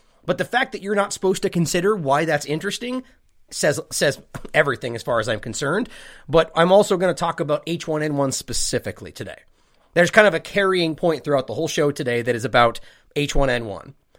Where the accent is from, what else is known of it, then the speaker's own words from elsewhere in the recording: United States; as I am an American broadcasting from in the United States